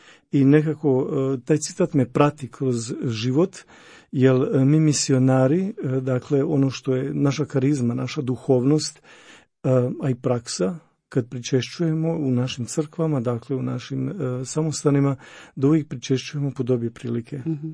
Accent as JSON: {"language": "Croatian", "region": "Slavonia", "country": "Croatia", "said": "iako potičem iz Slavonije"}